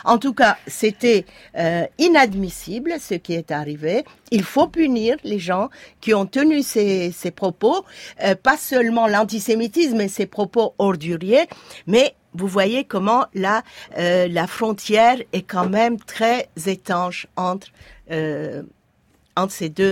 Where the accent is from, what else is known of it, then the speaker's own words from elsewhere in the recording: Israel; moi j'ai grandi en Israël